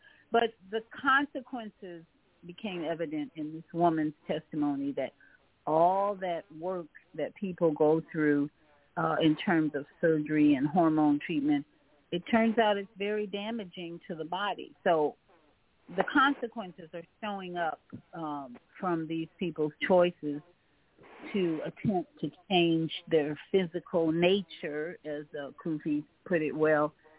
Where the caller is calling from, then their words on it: Florida, United States; Grand Rising, Zelda … in Florida.